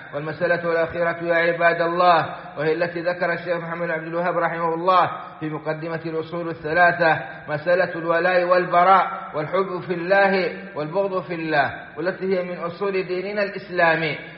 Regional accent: Saudi Arabia

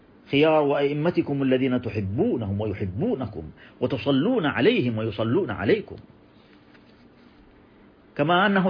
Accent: Saudi Arabia; النعم التي نعيشها في بلادنا المملكة العربية السعودية

